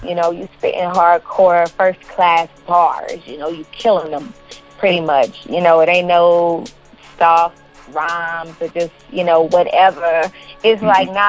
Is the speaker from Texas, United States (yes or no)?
yes; Houston, Texas, United States; I'm from Houston, Texas, born and raised.